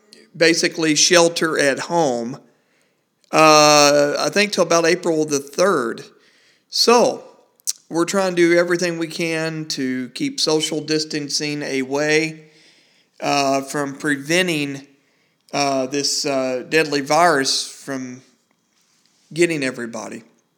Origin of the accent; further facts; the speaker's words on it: North Richland Hills, Texas, United States; now in Fort Worth, United States; I'm based in Fort Worth, Texas. That's where our podcast is at. I'm a Fort Worthan. My hometown was North Richland Hills, Texas.